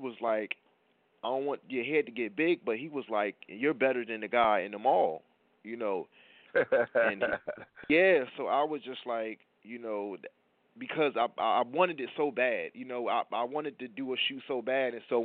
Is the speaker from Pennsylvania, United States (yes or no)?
no; Newark, New Jersey, United States; now in Dover, United States; I'm from Ivy Hill Apartments, Newark, New Jersey.